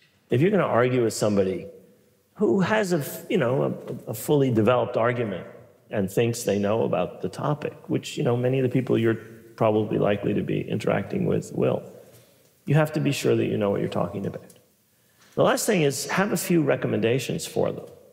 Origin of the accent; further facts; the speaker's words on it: New York City, New York, United States; I mean, I grew up in New York City.